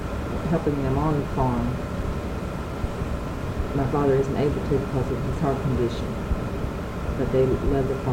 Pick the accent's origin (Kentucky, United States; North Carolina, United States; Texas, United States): Kentucky, United States; also born or lived in Marion County; My parents and I lived on a 150-acre farm in Washington County. It's a dairy farm. We had tobacco and some corn.